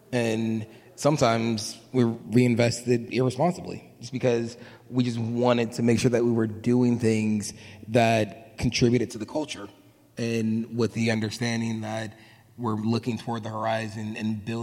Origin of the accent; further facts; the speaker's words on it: Philadelphia, Pennsylvania, United States; like, I'm from Philly. It's like, you curse at me, it's like, I'm ready to fight.